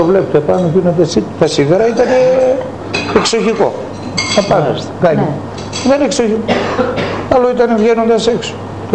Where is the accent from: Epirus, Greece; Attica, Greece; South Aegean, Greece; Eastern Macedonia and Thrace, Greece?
Eastern Macedonia and Thrace, Greece; Θρακιώτης.